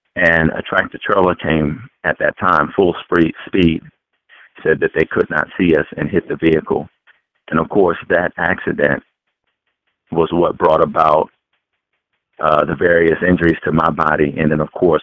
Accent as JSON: {"language": "English", "town": "Waldorf", "region": "Maryland", "country": "United States", "said": "I'm from Waldorf, Maryland. I'm 41 years old."}